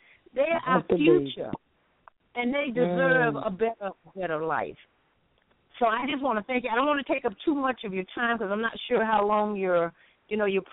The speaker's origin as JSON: {"language": "English", "region": "Alabama", "country": "United States", "tie": "born or raised there", "said": "I also was in touch with from my hometown, Alabama."}